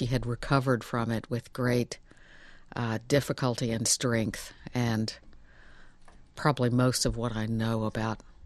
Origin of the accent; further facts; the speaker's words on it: Texas, United States; Well, I grew up in Texas, and there's a sort of whiskey myth that accompanies alcoholism.